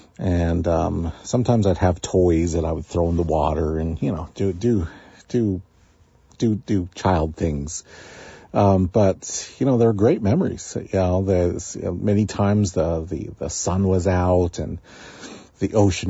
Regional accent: Metlakatla, Alaska, United States; So I grew up in Metlakatla, and Metlakatla is a fishing community.

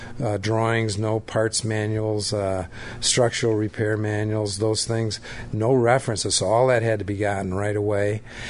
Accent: Chicago, Illinois, United States; I'm from Chicago.

